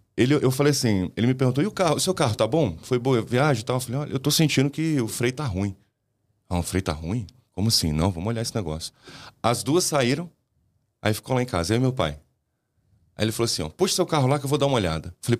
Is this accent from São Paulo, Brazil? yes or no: no; Barbacena, Minas Gerais, Brazil; also born or lived in Belo Horizonte; Eu estava morando em Belo Horizonte, não morava mais em Barbacena, minha cidade natal.